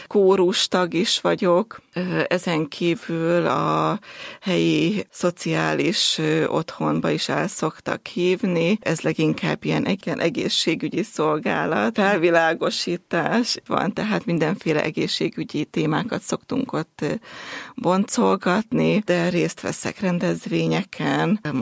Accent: Zakarpattia Oblast, Ukraine; Mint mondtam, kárpátaljai születésű vagyok, ott nőttem fel, ott jártam általános iskolába, majd középiskolába.

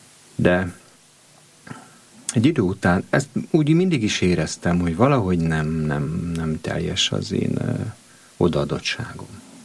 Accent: Satu Mare County, Romania; én ugye Szatmári vagyok, Parciumi.

